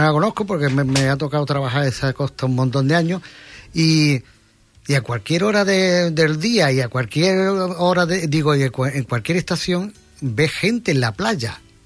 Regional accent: Andalusia, Spain; para mí los huelvanos somos, o los onubenses, somos muy apáticos.

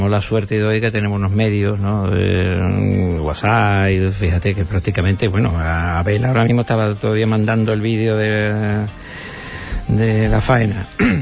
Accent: Huelva, Andalusia, Spain; somos de allí de Huelva

